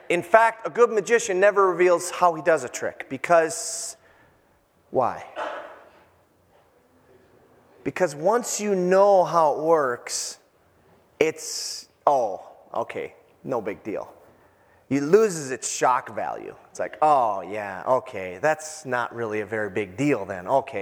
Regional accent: Minnesota, United States; I'm from the Iron Range, and we're a little slow.

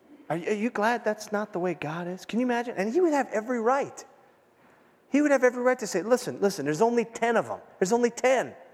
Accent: United States; See, as an American, you think, you know, we think, I deserve a second chance.

